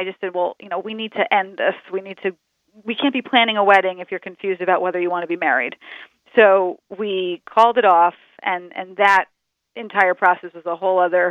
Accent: New York, United States; And my ex-fiance was from California, and I was from New York.

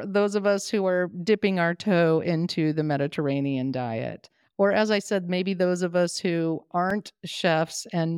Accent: United States; because, you know, we're American, we all love bacon.

